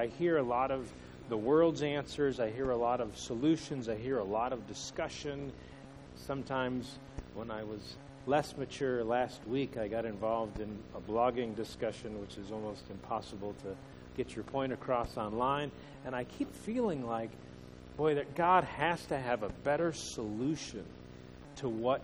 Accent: East Coast, United States; So I grew up in an Italian family. I grew up on the East Coast, and one of the things I noticed is I transferred to college, to Purdue University in 1986.

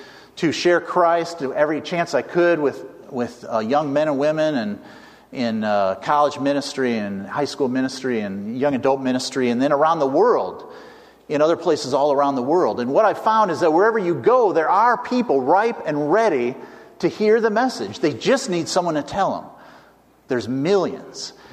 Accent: Chicago, Illinois, United States; also born or lived in Indiana; And I was born and reared in Chicago, but I spent 4 years in Indiana. I went to Purdue University.

